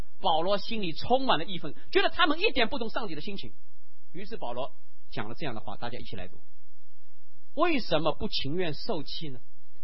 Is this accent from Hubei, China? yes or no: no; Shanghai, China; 上海人的市井气，上海人的小家子气，我都有。